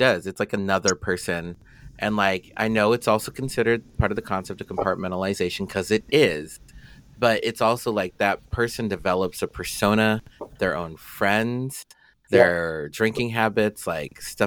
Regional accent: Colorado, United States; cause like I'm from Colorado, like my mom lives in Colorado and stuff like that.

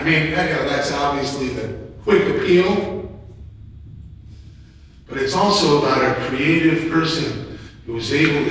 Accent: New York, United States; Remember, I'm from New York.

